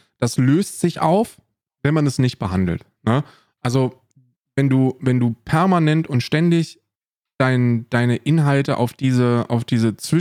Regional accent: West Germany, Germany; Ich hab dann als Westdeutscher gesagt

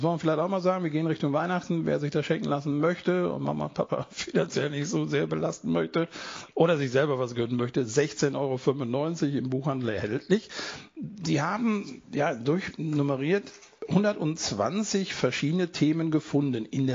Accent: Mönchengladbach, North Rhine-Westphalia, Germany; Ich bin groß geworden in Bökelberg, habe dort meine Kuttenträgerzeiten in der Kurve verbracht

